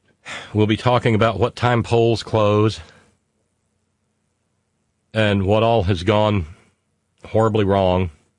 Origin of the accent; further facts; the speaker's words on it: Alabama, United States; Like where I grew up in Alabama, that accent is closer to what we have here than, say, the Southern accent of, like, down Montgomery way.